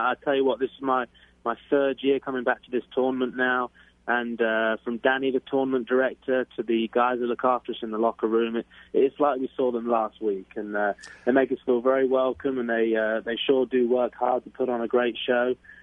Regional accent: England, United Kingdom; also born or lived in Florida; now in Louisiana, United States; I said the culture shock was greater from Florida to Louisiana than it was England to Florida.

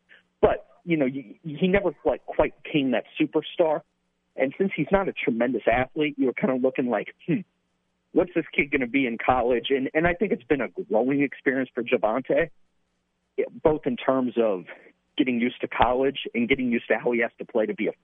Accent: Cincinnati, Ohio, United States; I'm from Cincinnati, Ohio, and it is Xavier University.

